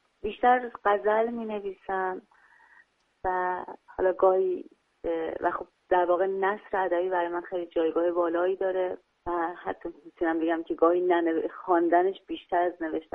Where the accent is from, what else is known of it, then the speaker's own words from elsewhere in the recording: Iran; born there; من متولد ایران هستم، اما خب در منزل قاعدتا با اون لحجه خودمون صحبت میکنیم. من اینکه خب احساس میکنم با دو تا لهجه دارم زندگی میکنم